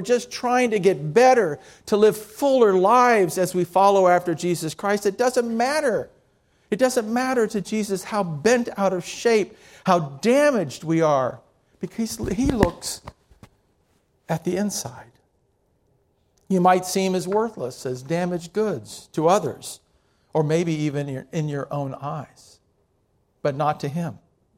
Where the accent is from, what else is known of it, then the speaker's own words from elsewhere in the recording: Miami, Florida, United States; Now, when I grew up in Miami, my dad worked for Kraft Foods.